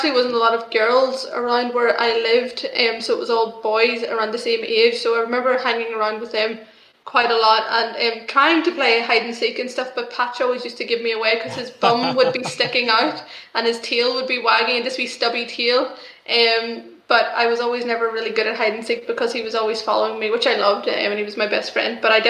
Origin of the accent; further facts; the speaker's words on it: Coalisland, Northern Ireland, United Kingdom; I grew up in Cull Island in County Tyrone, and I lived there most of my life until I moved to Belfast when I was 18.